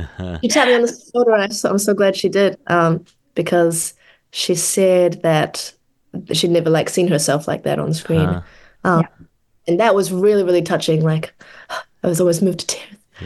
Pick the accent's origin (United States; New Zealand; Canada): New Zealand; So my mom immigrated, and then I was born and raised in New Zealand.